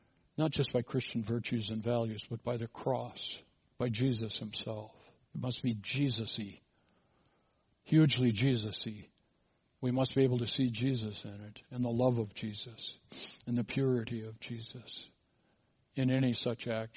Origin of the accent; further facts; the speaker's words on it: Minnesota, United States; I'm from Minnesota.